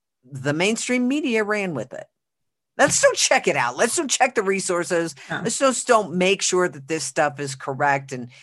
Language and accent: English; Oklahoma, United States; I'm from Oklahoma, and there was a big false story that came out of a hospital in Oklahoma